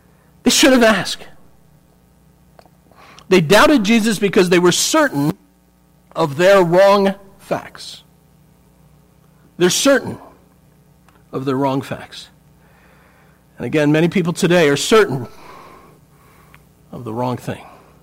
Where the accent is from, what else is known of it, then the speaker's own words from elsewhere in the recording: Johnstown, Pennsylvania, United States; now in Florida, United States; All of those things are because I was raised in Western Pennsylvania, Johnstown, Pennsylvania. Okay. Where am I from? Pennsylvania.